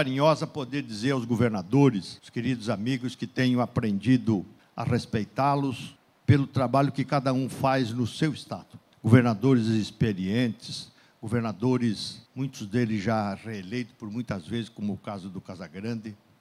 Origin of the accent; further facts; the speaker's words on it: Santa Catarina, Brazil; Nós somos brasileiros que cumprimos com o nosso papel. Muitas vezes incompreendidos, muitas vezes não enxergado conforme o nosso valor essencial e de verdade. Eu falo isso por Santa Catarina.